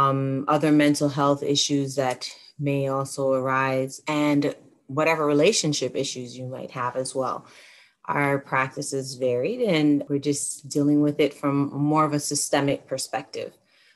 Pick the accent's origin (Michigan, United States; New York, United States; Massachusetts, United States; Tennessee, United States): New York, United States; I grew up in a home, mind you, I grew up in New York, but my parents are from Caribbean background.